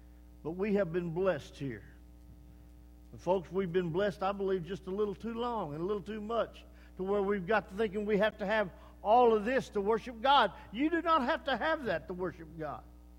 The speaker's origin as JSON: {"language": "English", "town": "Rusk", "region": "Texas", "country": "United States", "tie": "born or raised there", "said": "I grew up down in Rusk, outside of Rusk, a little town, but I grew up, they have a state hospital there."}